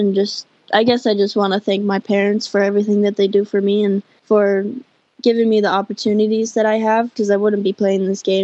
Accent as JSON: {"language": "English", "country": "Samoa", "said": "it gives me a lot of reassurance that even if I'm from Samoa, as long as I work hard and, like, you know, do what I need to do, the hard work will pay off eventually in the long run."}